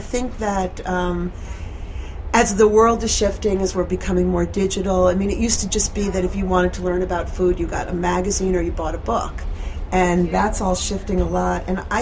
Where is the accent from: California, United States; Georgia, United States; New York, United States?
New York, United States; I grew up right here in Westchester, not far outside of the city, so I was a city girl, always went to camp in Maine. You know, I was one of those New York girls